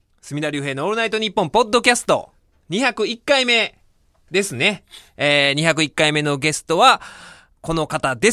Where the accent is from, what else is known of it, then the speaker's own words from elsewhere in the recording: Kansai, Japan; だって僕らそのプロレスとお笑いが大好きやったね、関西で育った人間からしたら